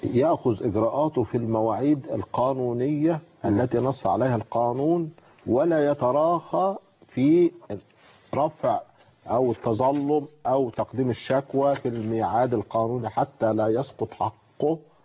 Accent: Egypt; لخدمه بلدنا مصر

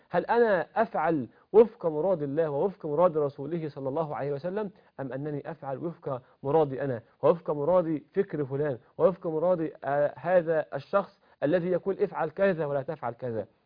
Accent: Egypt; في بلدنا مصر

